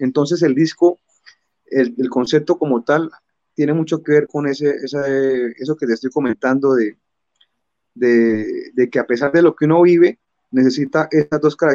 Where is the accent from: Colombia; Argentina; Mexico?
Colombia; Santander; ya que somos santandereanos también